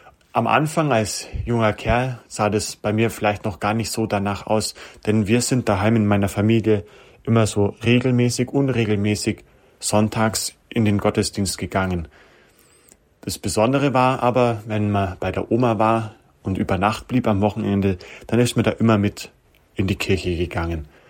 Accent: Kempten, Bavaria, Germany; ich möchte trotzdem wieder zurück in meine Heimat, denn ich komme ja aus Kempten, also aus der Diözese Augsburg

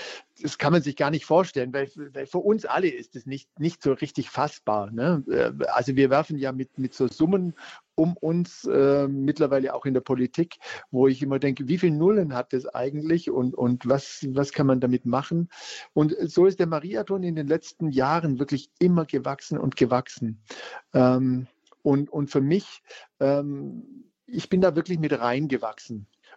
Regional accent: Germany; Aber als Deutsche sind wir dort sehr gerne gesehen.

